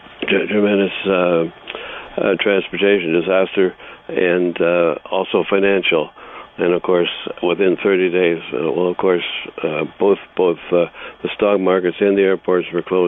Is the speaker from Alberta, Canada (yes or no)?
no; Fergus, Ontario, Canada; I'm starting a second newspaper in a community paper, but a totally different mindset to do this in my hometown, Fergus